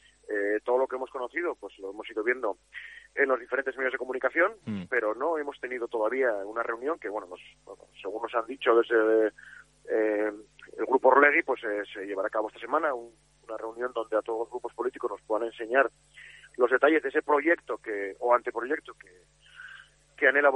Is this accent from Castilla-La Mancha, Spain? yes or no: no; Gijón, Asturias, Spain; Los que somos de aquí de Gijón, los que hemos ido desde muy pequeños al estadio